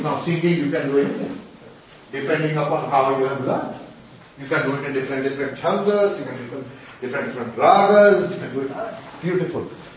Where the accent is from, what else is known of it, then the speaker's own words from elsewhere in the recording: Puri, Odisha, India; I'm from Puri. I have to be perfect